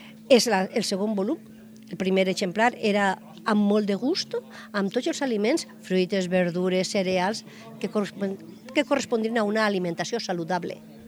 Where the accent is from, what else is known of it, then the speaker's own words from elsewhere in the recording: Santa Pola, Valencian Community, Spain; som de Santa Pola, estem a Vinaròs, i les nostres terres estan banyades per la mateixa mar i parlem la mateixa llengua, però també parlem diverses varietats.